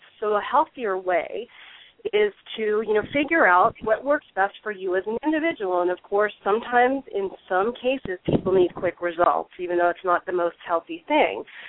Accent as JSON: {"language": "English", "region": "East Coast", "country": "United States", "tie": "born or raised there", "said": "You know, I remember I grew up on the East Coast, so there was this, you know, famous diet"}